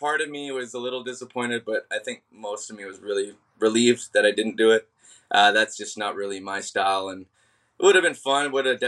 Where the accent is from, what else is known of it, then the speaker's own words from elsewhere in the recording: White Rock, British Columbia, Canada; there's no other place I'd want to be than White Rock, my hometown.